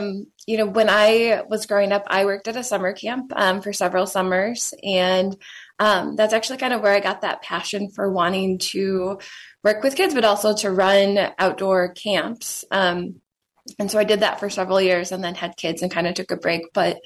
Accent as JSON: {"language": "English", "town": "Monticello", "region": "Wisconsin", "country": "United States", "tie": "born or raised there", "said": "So I grew up in Monticello, Wisconsin. It's teeny tiny, down at the south part of the state near New Glarus."}